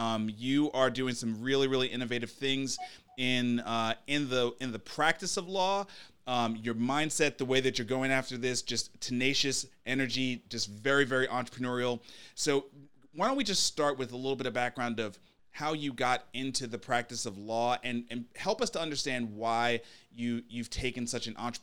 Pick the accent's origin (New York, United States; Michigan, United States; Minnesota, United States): New York, United States; Brooklyn; now in Nashville, United States; a dude who I grew up with in Brooklyn. We were in Jack and Jill in Brooklyn together